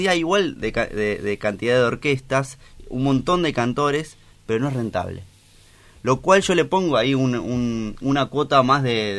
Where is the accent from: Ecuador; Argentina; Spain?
Argentina; Claypole, Buenos Aires Province; Soy nacido en Don Orione, ahí zona de Claypole, unos monobloc. Bursaco un poquito más al norte.